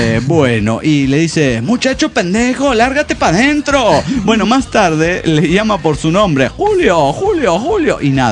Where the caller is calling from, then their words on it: Guadalajara, Jalisco, Mexico; de Guadalajara, Jalisco y México.